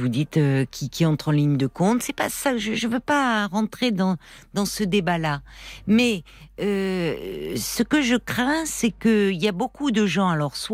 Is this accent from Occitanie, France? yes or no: no; Nouvelle-Aquitaine, France; je viens de la Corrèze, région reculée, où il y a beaucoup des guérisseurs